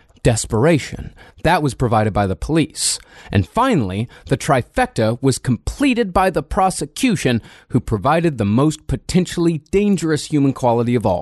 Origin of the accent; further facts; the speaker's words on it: Rochester, Texas, United States; As being as I am from Rochester, Texas, where people think the entire population of 378 is inbred